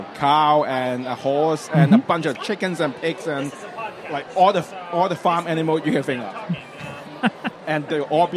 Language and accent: English; Richmond Hill, Ontario, Canada; I'm from Richmond Hill, which people say is part of Toronto, but we are Richmond.